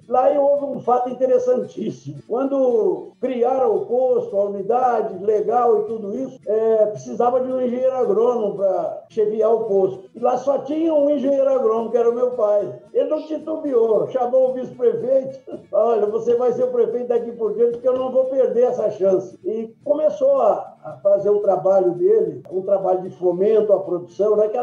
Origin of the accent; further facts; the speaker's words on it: Bambuí, Minas Gerais, Brazil; born there; e ele se formou e foi lá para o interior de Minas, em Bambuí, onde eu nasci